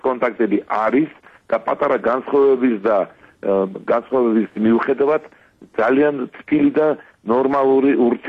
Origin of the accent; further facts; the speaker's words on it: Sukhumi, Abkhazia, Georgia; სოხუმი, ჩემი მშობლიური ქალაქი არის საქართველოს შემადგენელი ნაწილი.